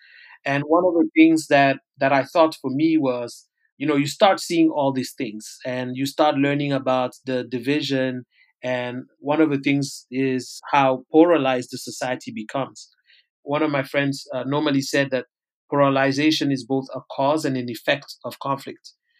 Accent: Rwanda; So, you know, I'm originally from Rwanda. I grew up in Rwanda.

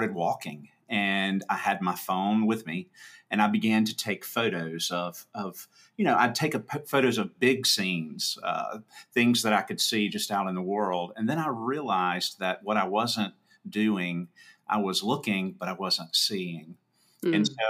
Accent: Louisiana, United States; I grew up in Louisiana, and my grandparents lived out in the country, and my grandfather had purple martins.

